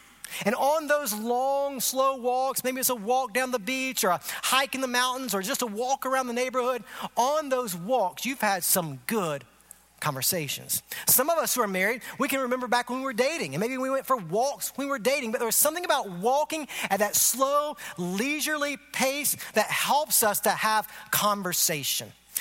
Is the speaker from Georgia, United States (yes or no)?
yes; Augusta, Georgia, United States; I grew up in Augusta, so I have no choice but to like golf because Augusta, Georgia is the home of the most prestigious golf tournament in the world, the Masters.